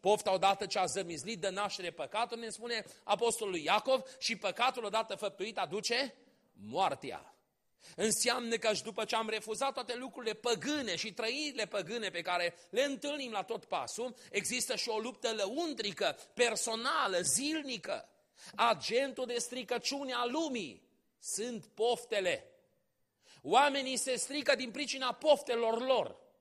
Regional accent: Sibiu, Sibiu County, Romania; Toți suntem din Sibiu, în câteva ceasuri ajungem acasă, ce ceasuri? Câteva minute ajungem fiecare acasă de unde suntem plecați

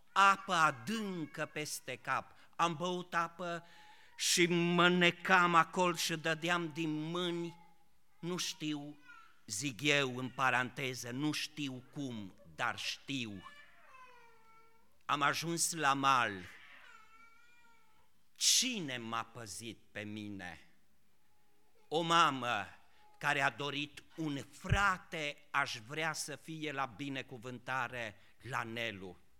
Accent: Romania; m-am născut în câmpia lângă Arieș

